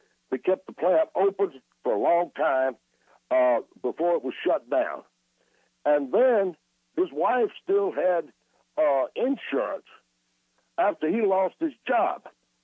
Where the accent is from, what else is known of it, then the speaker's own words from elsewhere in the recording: the South, United States; You and I come from the South, where they're colorful.